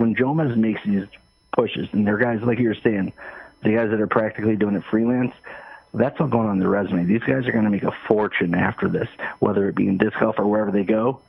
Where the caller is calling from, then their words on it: Michigan, United States; from Michigan.